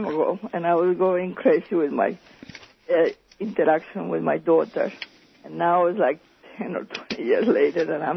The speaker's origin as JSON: {"language": "English", "country": "Colombia", "lives_now": "New York City, United States", "said": "Colombia."}